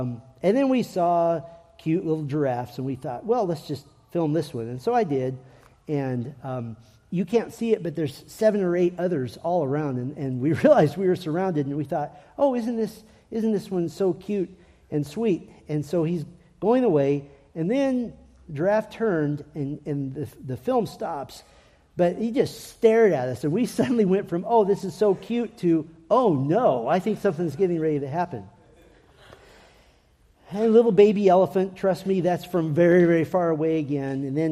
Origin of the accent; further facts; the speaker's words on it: United States; And I said, "No, I'm not South African. I'm American."